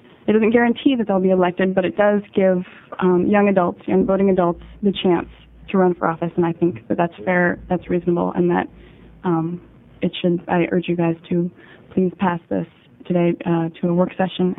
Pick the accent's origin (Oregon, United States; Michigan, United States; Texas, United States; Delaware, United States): Oregon, United States; Grants Pass; now in Forest Grove, United States; I'm a student at Pacific University in Forest Grove, but I'm from Grants Pass in Southern Oregon.